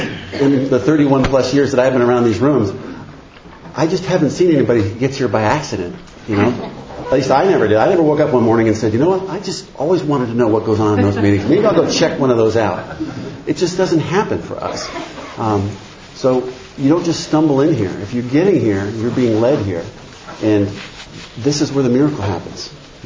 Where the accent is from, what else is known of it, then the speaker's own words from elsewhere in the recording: New Jersey, United States; You know, we were New Englanders. You know, I grew up in New Jersey, and you just didn't wear your emotions on your sleeve.